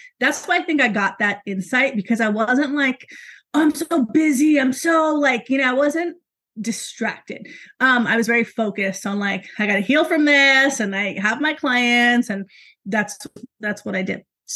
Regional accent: New York City, New York, United States; I'm from New York City, born and raised, and that's where I was living.

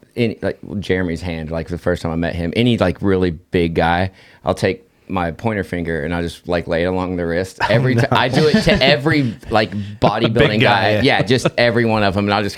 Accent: Terre Haute, Indiana, United States; I'm from Terre Haute, Indiana.

